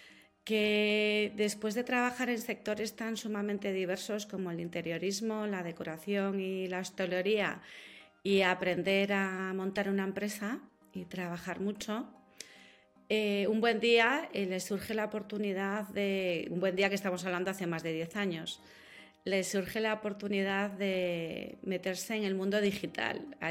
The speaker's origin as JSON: {"language": "Spanish", "town": "Vigo", "region": "Galicia", "country": "Spain", "said": "soy una gallega. Ahí, de mi tierra, de Vigo."}